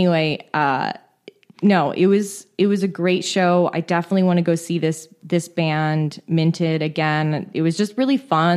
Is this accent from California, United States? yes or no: yes; San Francisco, California, United States; I told him I was from San Francisco and he went, Frisco.